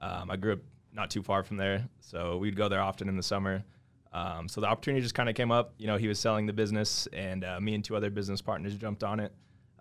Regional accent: Albuquerque, New Mexico, United States; So I grew up here in Albuquerque, New Mexico. Went to La Cueva High School. My parents were both entrepreneurs, so they owned their businesses.

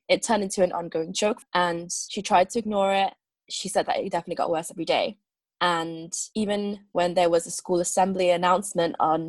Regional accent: South East England, United Kingdom; In my hometown, a family had their car burnt and it had exploded. My family also knew them a little. And with my own family back in Kent

